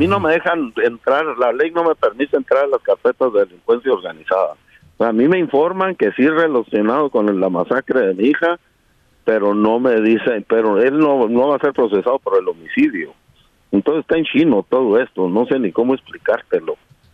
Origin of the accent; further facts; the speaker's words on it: Chihuahua, Mexico; born there; Madera es el municipio contiguo donde yo nací.